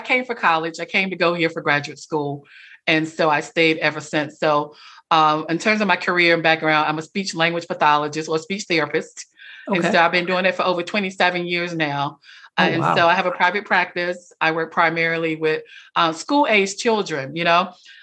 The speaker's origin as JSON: {"language": "English", "town": "Selma", "region": "North Carolina", "country": "United States", "tie": "born or raised there", "also_born_or_lived": "Washington, D.C.", "said": "So yeah, I was raised, like I said, I was born in Washington, D.C. And a few months after I was born, my family, we bought a house in Selma, North Carolina. So I was raised there until I went off to college."}